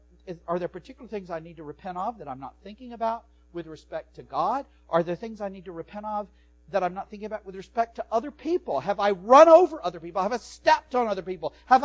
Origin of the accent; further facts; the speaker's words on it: the South, United States; I come from the South, which is worse than the Midwest